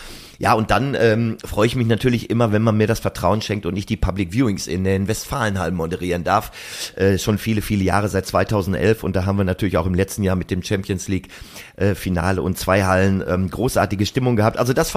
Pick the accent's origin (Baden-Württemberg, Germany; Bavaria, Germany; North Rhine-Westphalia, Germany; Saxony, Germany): North Rhine-Westphalia, Germany; Dortmund; born there; Natürlich bin ich gebürtiger Dortmunder